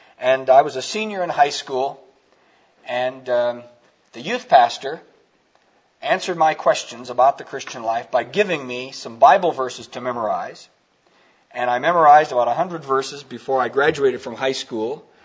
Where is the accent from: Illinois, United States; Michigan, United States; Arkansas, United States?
Illinois, United States; Pekin; Let me give you a story of two churches in Pekin, Illinois, my hometown, 20 years ago, over 20 years, probably 25 years ago.